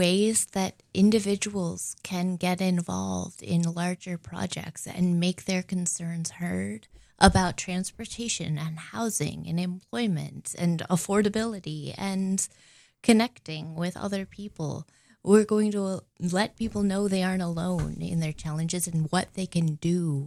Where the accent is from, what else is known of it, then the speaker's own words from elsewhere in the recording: Sheridan, Wyoming, United States; I'm from Sheridan, Wyoming. I know everyone and everything.